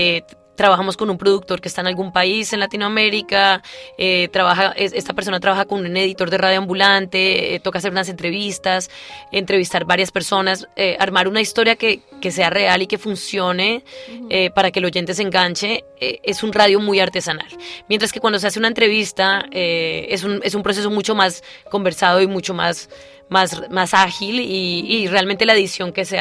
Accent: Colombia; Siempre me han gustado los proyectos con impacto como transnacional, yo soy colombiana.

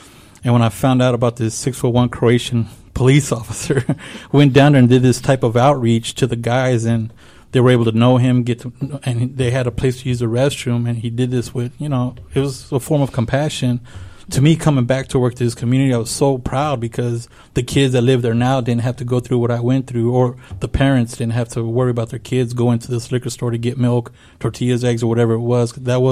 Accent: United States; first language Spanish; I grew up on the West Side, and my parents were immigrants, and I remember being frustrated with, you know, the language thing. Being my first language was Spanish

